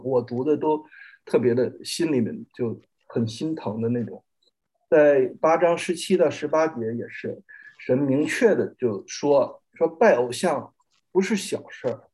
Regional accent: China; 我们来自中国大陆，等到工作结束之后呢，我们还要回去

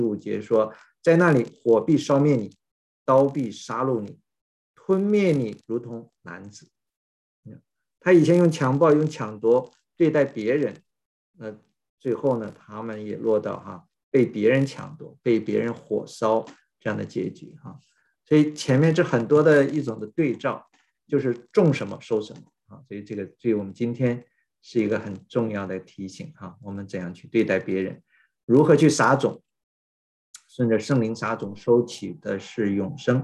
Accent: China; 我是从大陆来的啊。

